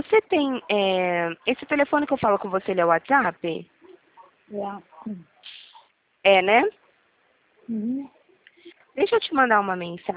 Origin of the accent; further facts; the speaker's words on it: São Paulo, Brazil; Não, nós somos de São Paulo.